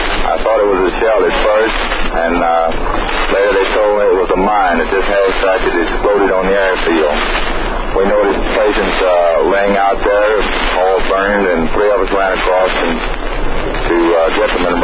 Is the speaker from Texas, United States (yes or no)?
yes; Rockdale, Texas, United States; Rockdale, Texas.